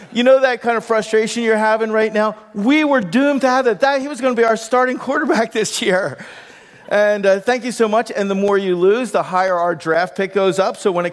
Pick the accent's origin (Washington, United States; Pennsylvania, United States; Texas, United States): Pennsylvania, United States; Philadelphia; I'm from Philadelphia.